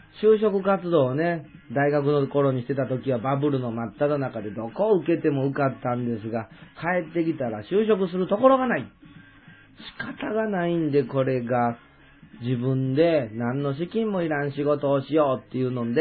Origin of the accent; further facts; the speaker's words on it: Kyoto, Japan; 僕は、こう見えても関西人。京都生まれのね、京都育ちです。二十歳ぐらいまでね、京都に住んでました。高校も大学もずっと京都。京都で育って